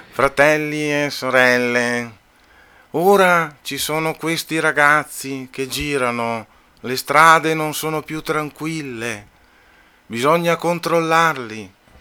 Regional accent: Feltre, Veneto, Italy; born there; Io sono nato a Feltre.

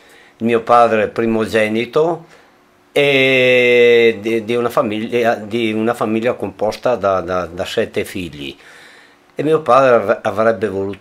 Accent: Malles Venosta, Trentino-Alto Adige, Italy; born there; mio padre è stato trasferito in Alto Adige per punizione. Io sono nato a Males Venosta.

